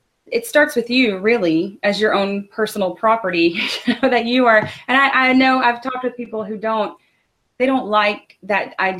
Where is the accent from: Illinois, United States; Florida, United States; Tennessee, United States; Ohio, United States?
Tennessee, United States; I'm from Tennessee, but I had moved back about 15 years ago.